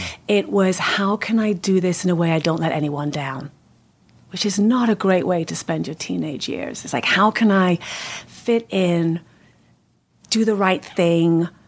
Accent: North West England, United Kingdom; moved away as an adult; now in United States; the US on a cruise ship when I was 20. Mm. And that's what brought me to the US.

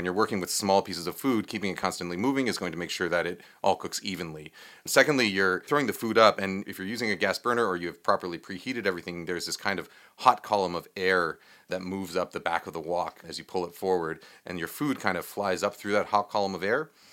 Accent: New York, United States; so like for me, I grew up in New York, and we grew up eating Cantonese and Hong Kong-inspired Chinese-American food in Chinatown, right?

